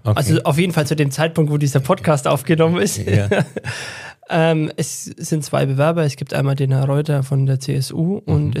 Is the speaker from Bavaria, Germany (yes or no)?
yes; Wassertrüdingen, Bavaria, Germany; ich komme ja aus dem Ortsteil, ich komme aus Schopdach, ich komme nicht direkt aus Wassertrüdingen, obwohl man ja sagt, die Vorstadt. Mhm. Ich will einfach hier bleiben. Mir ist die Heimat wichtig geworden.